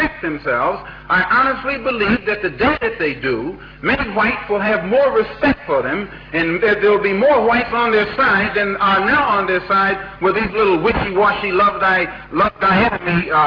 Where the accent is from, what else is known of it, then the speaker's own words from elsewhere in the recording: United States; I have to point out I'm also an American Negro.